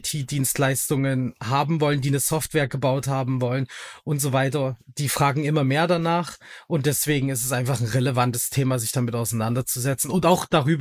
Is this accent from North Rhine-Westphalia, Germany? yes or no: no; Dresden, Saxony, Germany; born there; also born or lived in Berlin; now in Oranienburg, Germany; Ich wohne im Osten von Deutschland, also eigentlich gebürtiger Dresdner und bin dann irgendwann über drei Ecken Berlin und so jetzt in Oranienburg gelandet. Also draußen auf dem Land in Anführungsstrichen.